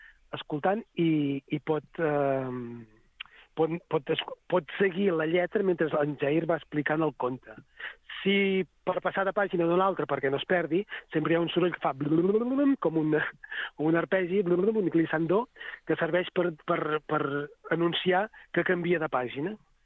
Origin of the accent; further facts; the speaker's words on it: Catalonia, Spain; jo sóc de l'Empordà